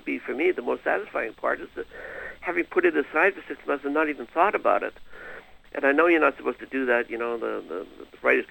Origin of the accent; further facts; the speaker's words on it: Wales, United Kingdom; born there; and I was born in Wales